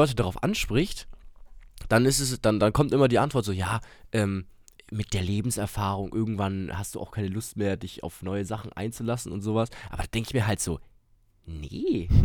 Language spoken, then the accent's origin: German; Bavaria, Germany; ich komme auch aus Franken